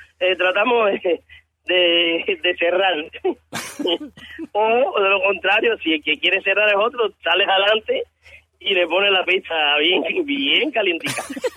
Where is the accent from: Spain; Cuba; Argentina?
Cuba; porque, o sea, somos cubanos, en fin.